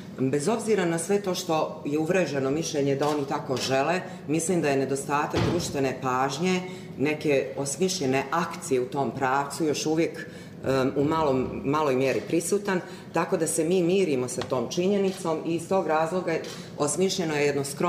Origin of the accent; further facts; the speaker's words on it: Berane, Berane Municipality, Montenegro; učiteljica, dolazim iz Berana, iz Crne Gore.